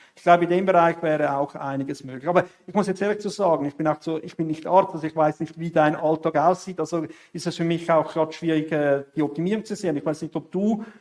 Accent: Switzerland; wird einem Italiener gleich schmerzvoll vorkommen wie mir als Schweizer

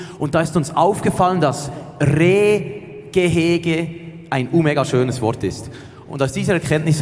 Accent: Switzerland; aber ich bin aus der Schweiz

